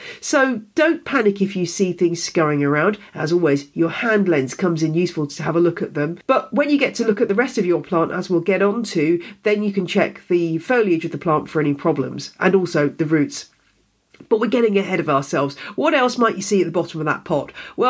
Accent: United Kingdom; It's a hard life being a Brit, you know.

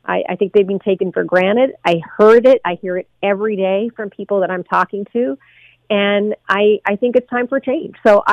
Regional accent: Newfoundland and Labrador, Canada; moved away as an adult; now in Ontario, Canada; I moved to Ontario from Newfoundland, oh my gosh, 30 years ago to go to school, and I stayed here

